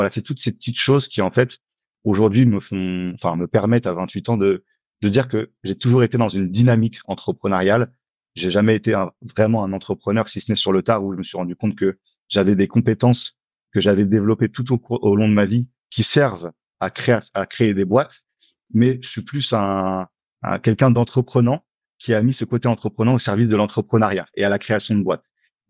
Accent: Paris, Île-de-France, France; J'ai 28 ans. Je suis un pur produit de Paris. J'y suis né, j'y ai grandi. Mais je pense que comme la majorité des Parisiens, je suis originaire de Bretagne.

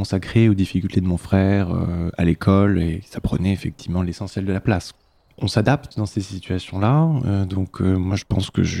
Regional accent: Normandy, France; now in Paris, France; j'ai 30 ans, je viens de Normandie, ça fait 8 ans que je suis à Paris

